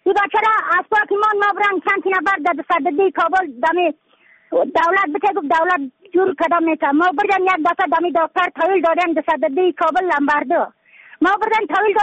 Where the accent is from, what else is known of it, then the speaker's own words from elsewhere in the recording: Badakhshan, Afghanistan; از بدخشان هستم، مرکز بدخشان ولسوالی اتل پایان.